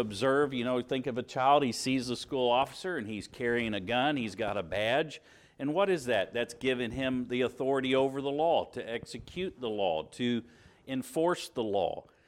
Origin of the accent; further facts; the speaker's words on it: Indiana, United States; growing up in Indiana, you were either an IU fan or you were a Kentucky Wildcats fan, and we were IU fans